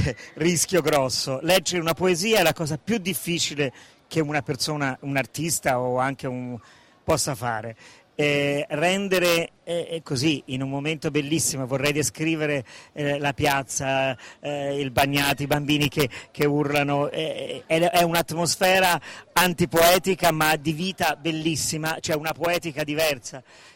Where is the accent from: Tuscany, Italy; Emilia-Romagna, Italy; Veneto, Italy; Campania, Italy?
Tuscany, Italy; Murlo; born there; io sono nato a 20 km da qua, sono nato a Murlo, sono un etruschino